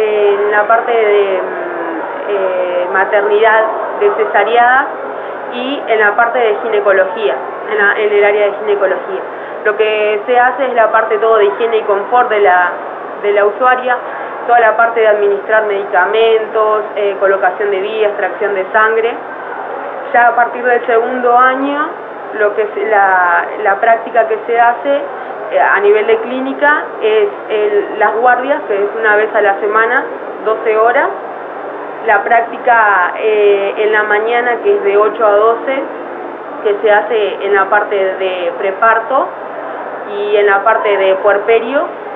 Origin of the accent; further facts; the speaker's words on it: Salto, Uruguay; En realidad yo soy del interior, soy de Salto.